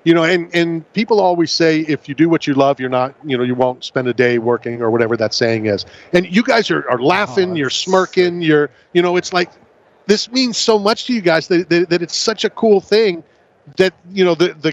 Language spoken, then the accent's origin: English; Philadelphia, Pennsylvania, United States; born there; I can't wait to talk to Vince Papale. I was born in Philadelphia.